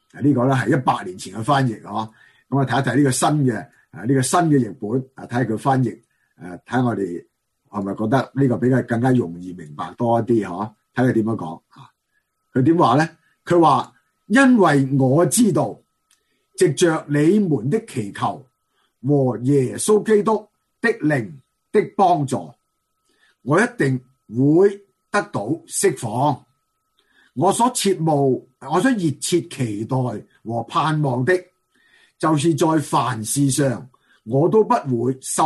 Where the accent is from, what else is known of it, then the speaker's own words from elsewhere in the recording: China; 即系我哋中国人比较谦厚啲嘅，同埋咧比较咧就即系点啊，内敛啲嘅吓